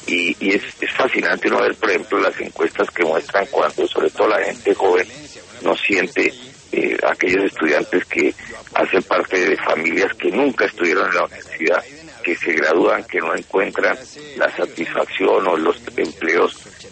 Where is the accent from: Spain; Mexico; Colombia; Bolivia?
Colombia; como colombianos